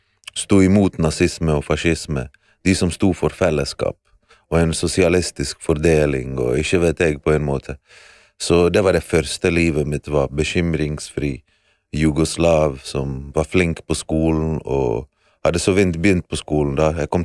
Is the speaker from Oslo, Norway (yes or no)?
no; Bergen, Vestland, Norway; hvordan jeg har vokst opp i Bergen